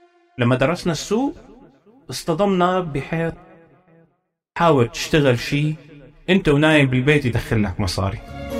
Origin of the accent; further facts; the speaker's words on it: Riyadh, Riyadh Province, Saudi Arabia; also born or lived in Syria; ولدت بالرياض، تربيت بالمدارس الحكومية بالرياض. أنا هذا الشاب السوري اللي بيلبس توب وبيلبس شماغ وعايش مع البدو.